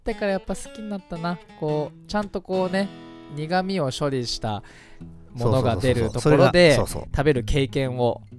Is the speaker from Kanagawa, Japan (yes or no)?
yes; Fujisawa, Kanagawa, Japan; 藤沢出身の俳優タレントとして活動する